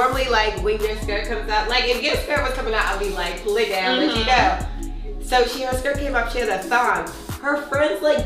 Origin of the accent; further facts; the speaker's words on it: Pittsburgh, Pennsylvania, United States; also born or lived in Ohio; And I went to high school in Ohio because I went to boarding school, but I'm actually from Pennsylvania, like Pittsburgh area-ish.